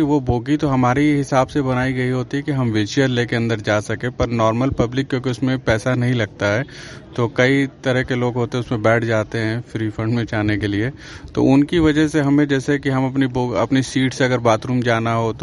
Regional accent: Varanasi, Uttar Pradesh, India; मैं बनारस का रहने वाला हूँ।

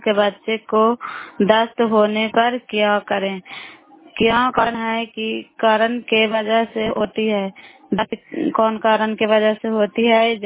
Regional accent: Bairiganj, Bihar, India; नालंदा जिला कराय ब्लॉक मकरौता पंचायत ग्राम बैरीगंज की निवासी हूँ

